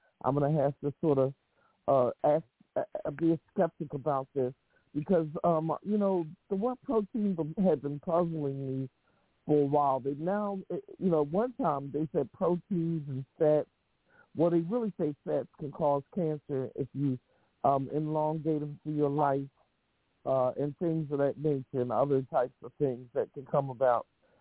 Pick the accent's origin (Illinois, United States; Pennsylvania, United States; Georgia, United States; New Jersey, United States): Pennsylvania, United States; Philadelphia; I'm from Philadelphia, and I'm one of your fellow co-hosts.